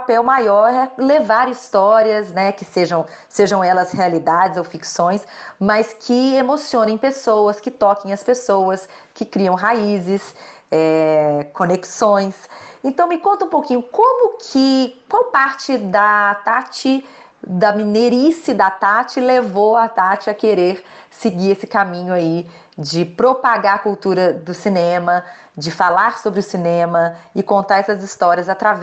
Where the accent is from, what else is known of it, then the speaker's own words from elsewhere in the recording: Minas Gerais, Brazil; eu mesma sou uma mineira que não vivi a minha vida inteira em Minas